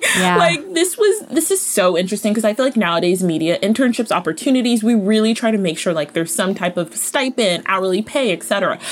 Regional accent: New Jersey, United States; also born or lived in New York; now in Ohio, United States; I was born in New Jersey, spent a lot of time between New Jersey and New York growing up, but then my family relocated to the rural Ohio suburbs where I have like deer and cattle in my backyard.

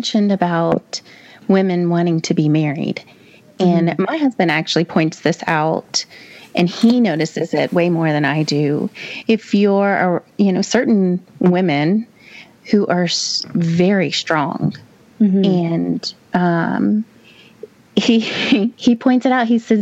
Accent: Louisiana, United States; I'm Italian and Catholic, or I am a Catholic, but I'm Italian and Irish, and I'm from Louisiana.

